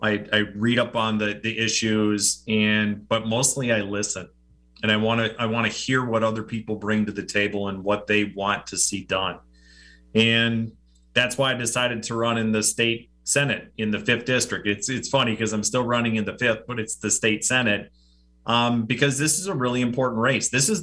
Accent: Brown Deer, Wisconsin, United States; So, and I grew up in Brown Deer.

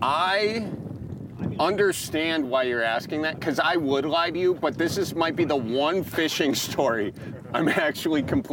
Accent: Bend, Oregon, United States; So my hometown is Bend, Oregon.

